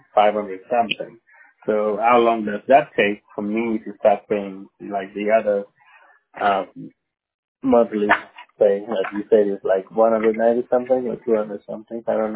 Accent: Uganda; I'm from Uganda. I'm from Africa.

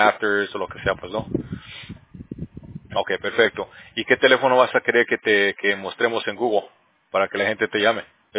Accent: Bolivia; now in United States; casi no he conocido a bolivianos aquí en California. Aquí no hay nada. Yo creo que soy el único boliviano aquí en California.

